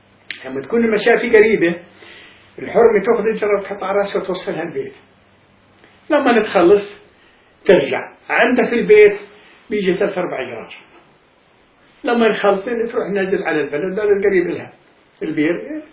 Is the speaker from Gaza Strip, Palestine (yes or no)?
yes; Gaza, Gaza Strip, Palestine; اجرار الفخار هذولا كانوا يصنعوهم من عندنا في غزة.